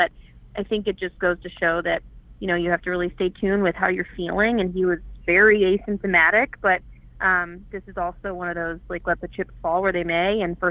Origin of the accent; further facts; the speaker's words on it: Minnesota, United States; You know, I am from Minnesota. I live near my parents